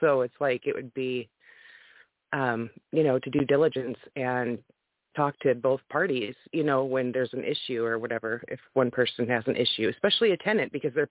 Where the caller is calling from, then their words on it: Washington, United States; I'm calling from Washington State.